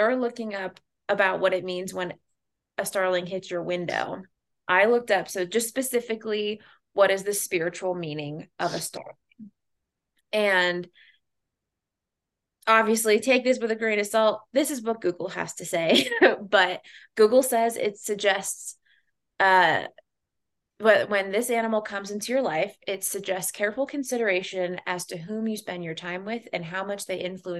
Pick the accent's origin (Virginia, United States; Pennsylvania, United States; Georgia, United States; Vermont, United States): Virginia, United States; I grew up in Virginia.